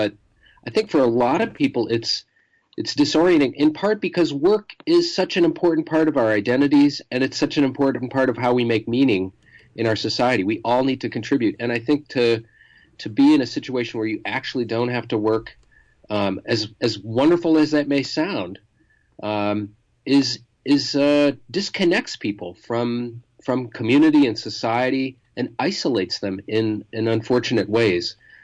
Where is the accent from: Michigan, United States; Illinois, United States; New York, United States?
Michigan, United States; Bloomfield Hills; I'd say, well, I'm from Detroit. And they'd say, well, really, like, where are you from?